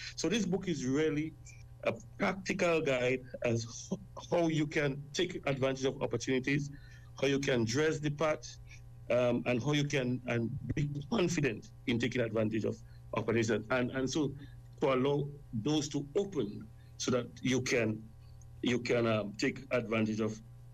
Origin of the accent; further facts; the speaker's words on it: Saint Mark, Grenada; I'm from Grenada. I'm from one of the smallest parish in Grenada, St. Mark's.